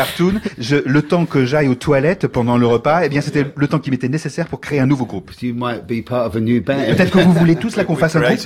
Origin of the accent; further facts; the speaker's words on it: United States; Non, faut pas dire ça. Non. En tant qu'Américain, faut pas dire ça.